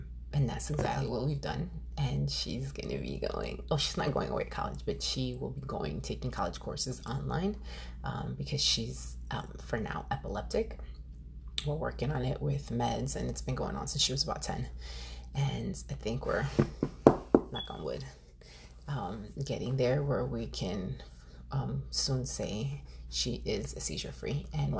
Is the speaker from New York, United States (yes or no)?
yes; Yonkers, New York, United States; If you know me, you know that I'm from Yonkers. Forever and ever, always YO.